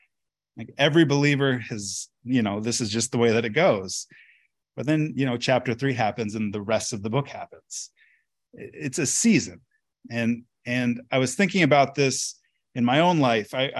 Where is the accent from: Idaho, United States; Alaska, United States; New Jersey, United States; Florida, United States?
Alaska, United States; I'm from Alaska. That's practically another country.